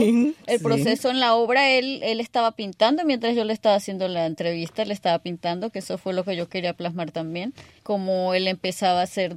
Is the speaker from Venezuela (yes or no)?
yes; Venezuela; moved away; uno contaba como yo soy de Venezuela, uno tenía que trabajar aquí, mandarle a la familia